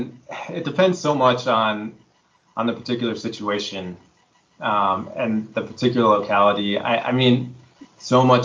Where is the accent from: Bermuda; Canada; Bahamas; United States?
United States; Tampa, Florida; when I was growing up in Tampa, I didn't say, "I'm from Nativity." I was from Brandon.